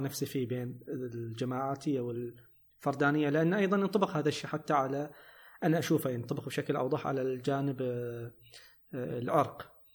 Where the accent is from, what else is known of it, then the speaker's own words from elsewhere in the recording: Kuwait; إن إحنا كويتيين